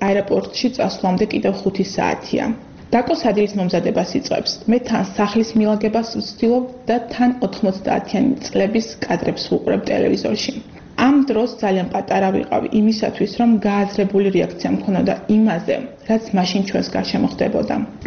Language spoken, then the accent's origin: Georgian; Akhmeta, Kakheti, Georgia; ახმეტა ჩვენი მშობლიური ქალაქია და განსაკუთრებით მიყვარს.